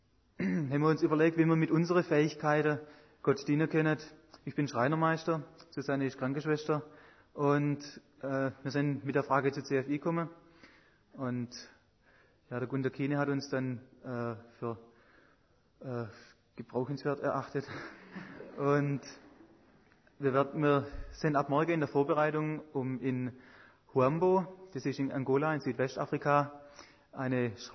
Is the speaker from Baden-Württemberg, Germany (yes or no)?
yes; Grunbach, Baden-Württemberg, Germany; wie die Dina kommen wir aus am Ländle. … Ich bin aus Grundbach im Remstal.